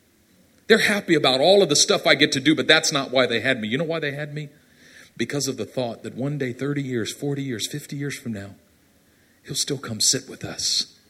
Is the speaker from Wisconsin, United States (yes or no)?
no; Oakland, California, United States; So I grew up in East Oakland in a very dangerous area.